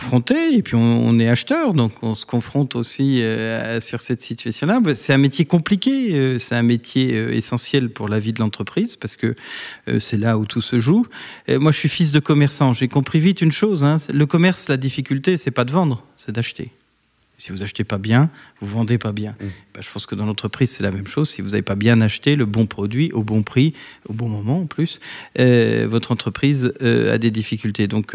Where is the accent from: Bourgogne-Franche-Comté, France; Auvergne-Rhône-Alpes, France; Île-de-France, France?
Bourgogne-Franche-Comté, France; Moi je viens de Franche-Comté, donc les vins de Bourgogne, c'est quand même